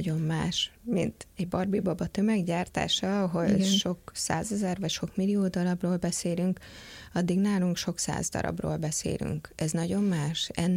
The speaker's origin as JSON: {"language": "Hungarian", "region": "Budapest", "country": "Hungary", "tie": "born or raised there", "said": "itt nőttünk föl, úgy mondom, mindannyian hárman a lányokkal eredetileg a budai hegyvidéken, és mindannyian a Balatonon töltöttük a nyarunkat."}